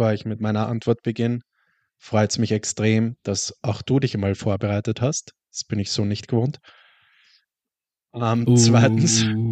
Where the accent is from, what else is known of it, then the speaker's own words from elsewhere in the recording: Vienna, Austria; Ja, ich bin Österreicher. Ich bin nicht nur Österreicher, ich bin Wiener.